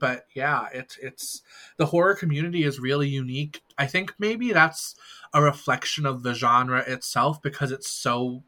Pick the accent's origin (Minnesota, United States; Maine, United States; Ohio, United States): Minnesota, United States; Little Canada; I am from Little Canada, Minnesota, which is a suburb of the Twin Cities, Minneapolis and St. Paul.